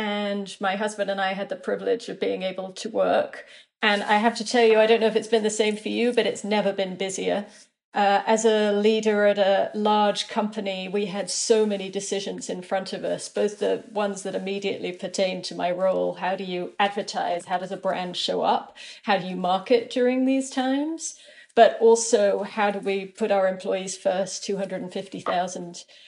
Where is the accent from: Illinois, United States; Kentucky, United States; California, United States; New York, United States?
New York, United States; New York City; certainly as a New Yorker, I think all of us are processing more trauma than you might imagine.